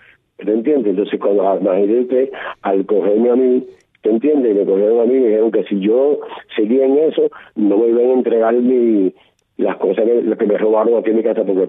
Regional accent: Cuba; habíamos cubanos buenos también en la prisión

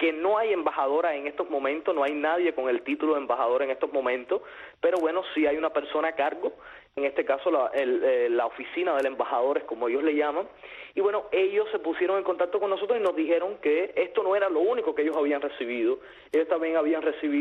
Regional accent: Cuba; como cubanos, también sabemos

